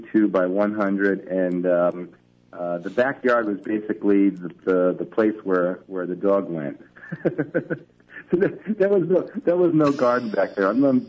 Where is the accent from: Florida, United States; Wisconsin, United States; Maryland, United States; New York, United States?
New York, United States; New York City; I grew up in New York City, so we had like 8 tulips in the front of the house